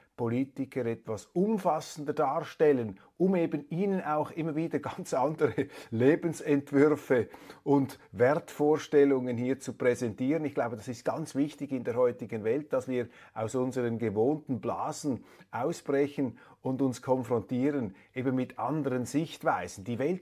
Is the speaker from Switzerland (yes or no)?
yes; Switzerland; Interessant und für mich jetzt als Schweizer besonders faszinierend